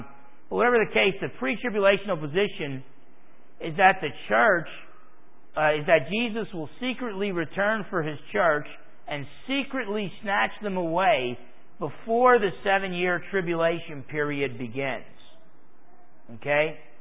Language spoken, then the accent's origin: English; United States; You know, I like eating. I'm American. I like eating 3 meals a day.